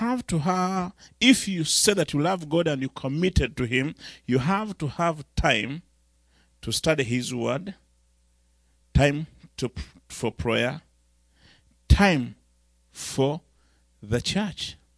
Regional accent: Nigeria; Then I go, no, I come from Nigeria.

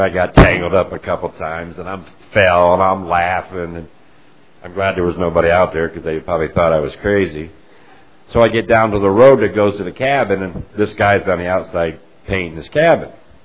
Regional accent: Ralston, United States; I'm originally from Ralston, which is the town.

